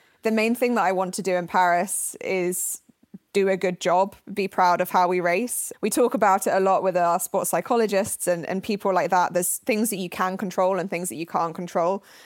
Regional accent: Cambridge, East of England, United Kingdom; I grew up in Cambridge, so I knew a bit about the boat race, but I thought rowing was a stupid sport.

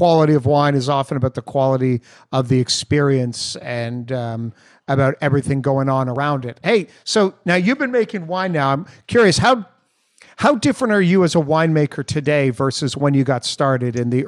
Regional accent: Canada; I was from Canada

